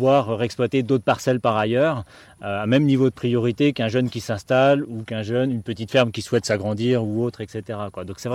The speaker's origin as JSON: {"language": "French", "region": "Grand Est", "country": "France", "said": "moi je suis des Vosges, donc c'est vrai que j'ai pas suivi ce dossier-là jusque-là."}